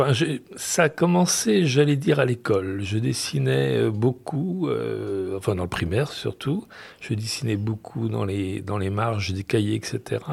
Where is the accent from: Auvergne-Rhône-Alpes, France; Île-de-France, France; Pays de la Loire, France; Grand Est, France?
Pays de la Loire, France; Laval; born there; je suis né à Laval, mais pas Laval-sur-Vologne, Laval dans le 53 en Mayenne.